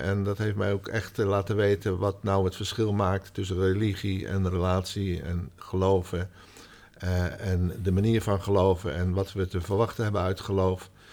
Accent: The Hague, South Holland, Netherlands; Ik ben geboren en getogen in Den Haag.

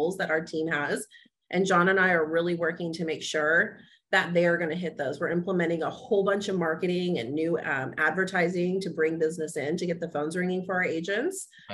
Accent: California, United States; now in Castro Valley, United States; I come from Orange County, which is a concrete jungle, as my husband calls it, where you have everything at your fingertips, malls, everything.

